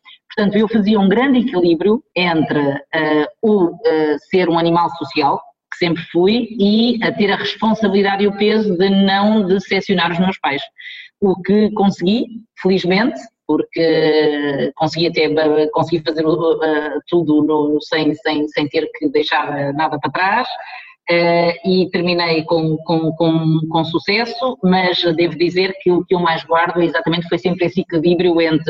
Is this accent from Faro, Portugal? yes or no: no; Coimbra, Portugal; now in Braga, Portugal; eu sou de Coimbra, e Coimbra sem saudade e sem o fado e sem o fado de saudade não existe. E portanto, como eu saí de Coimbra e fui para Braga